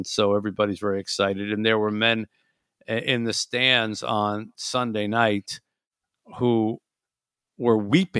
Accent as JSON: {"language": "English", "town": "Detroit", "region": "Michigan", "country": "United States", "tie": "born or raised there", "said": "And my hometown of Detroit was lit up with football."}